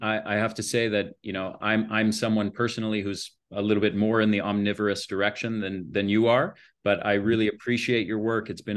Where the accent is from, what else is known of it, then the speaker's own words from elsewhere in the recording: San Diego, California, United States; I know you've got an upcoming retreat in my hometown, San Diego